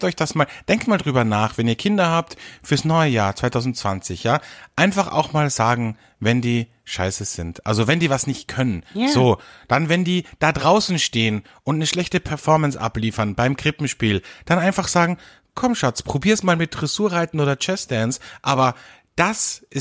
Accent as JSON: {"language": "German", "country": "Austria", "said": "bei uns in Österreich ist halt ganz oft Karpfen oder Bratwurst mit Sauerkraut."}